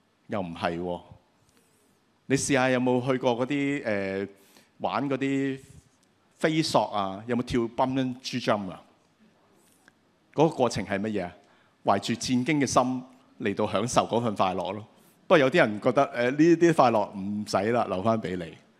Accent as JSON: {"language": "Cantonese", "country": "Hong Kong", "said": "但是我們香港人就很容易理解的，是不是？"}